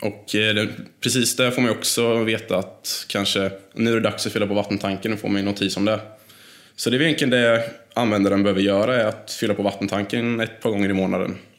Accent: Småland, Sweden; also born or lived in Motala; now in Linköping, Sweden; Jag är född i Motala, uppvuxen i Småland och har sedan 7 år tillbaka bosatt mig i Linköping.

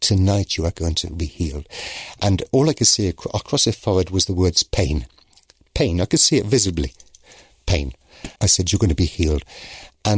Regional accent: United Kingdom; I can speak in English, yeah, because I'm British.

